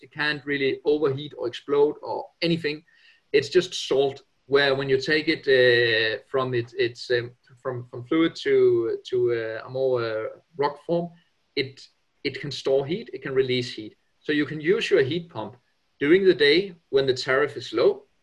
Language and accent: English; Denmark; English is a second language; now in United Kingdom; So as my name might show, I'm originally from Denmark.